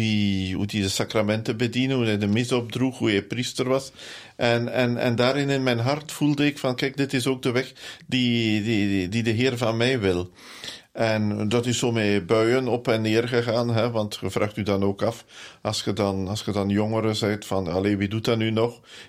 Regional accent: Nederhasselt, East Flanders, Belgium; also born or lived in Ninove; Goh, ik ben een Ninoviter. Ik ben geboren in Ninove, maar opgegroeid in Nederasselt bij Ninove, een klein dorpje daarnaast. En ik ben de oudste van een gezin van 2. Ik scheel 6 jaar met mijn broer.

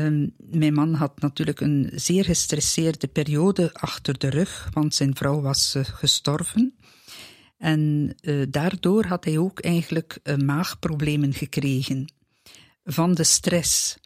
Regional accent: Sint-Laureins, East Flanders, Belgium; Ik kom van een eindje. Ik kom van Sint-Lorijns. Dat is dicht bij Eeklo. Dat is tussen Gent en Brugge.

